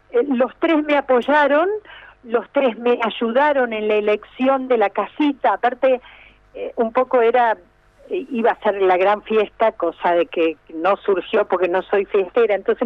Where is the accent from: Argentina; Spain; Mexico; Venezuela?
Argentina; Villa Gesell, Buenos Aires Province; now in Córdoba, Argentina; Yo soy de Villa Gesell, vivo en Córdoba, pero mi corazón está entre Córdoba y Villa Gesell.